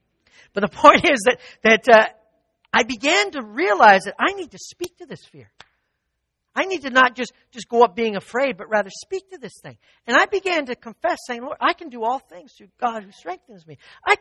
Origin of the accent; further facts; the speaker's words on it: Canada; moved away; when I moved from Canada, I figured I'd never have to climb a ladder again.